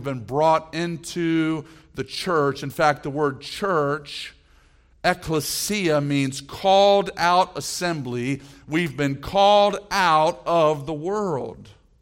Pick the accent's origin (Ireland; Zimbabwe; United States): United States; Florida; I love coastal inland waters. I love them. I grew up here in South Florida.